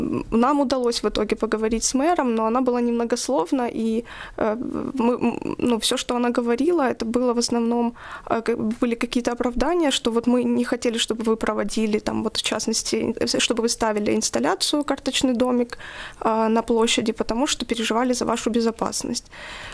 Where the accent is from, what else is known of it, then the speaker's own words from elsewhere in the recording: Donetsk, Donetsk Oblast, Ukraine; несмотря на то, что я из Донецка, я никогда не была в Краматорске